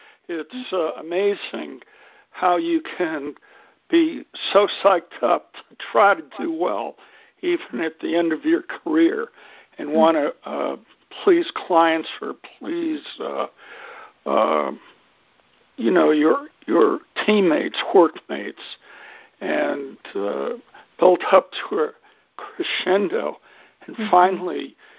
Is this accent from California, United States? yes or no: no; Bluffton, South Carolina, United States; I come from Bluffton, South Carolina